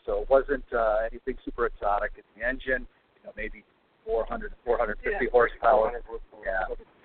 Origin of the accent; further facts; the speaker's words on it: Tampa, Florida, United States; from Tampa, Florida.